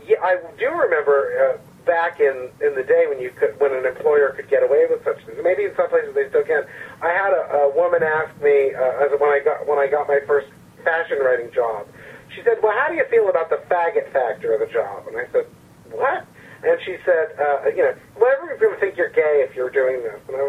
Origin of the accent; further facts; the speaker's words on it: New Jersey, United States; First, I wouldn't tell people I was from New Jersey, and then when I came out about that.